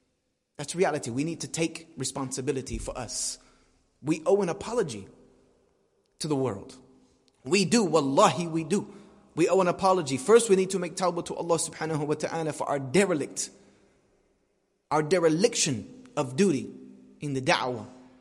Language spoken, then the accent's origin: English; United States; accent: American; my bloody American accent was so horrible